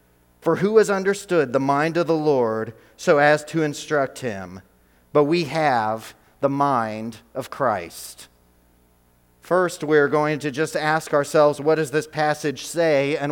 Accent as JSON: {"language": "English", "region": "Oklahoma", "country": "United States", "tie": "born there", "said": "I was born in Oklahoma, and have always been Sooner fans."}